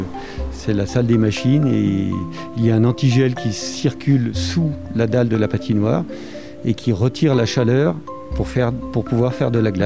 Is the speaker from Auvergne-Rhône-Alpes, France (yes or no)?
yes; Chamonix, Auvergne-Rhône-Alpes, France; Je suis originaire de Chamonix. J'ai toujours vécu à Chamonix.